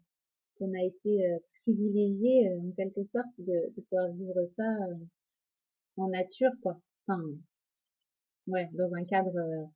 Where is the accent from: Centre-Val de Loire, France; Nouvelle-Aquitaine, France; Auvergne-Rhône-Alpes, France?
Centre-Val de Loire, France; also born or lived in Finistère; je suis originaire de la Beauce. Donc vraiment un endroit où il y a des champs à perte de vue